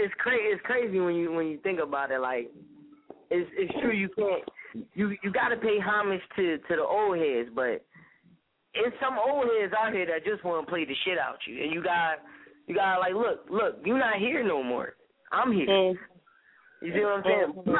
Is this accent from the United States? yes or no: yes; Philadelphia, Pennsylvania, United States; Like, yeah, I'm a rapper from Philly, but I really just want to be an artist.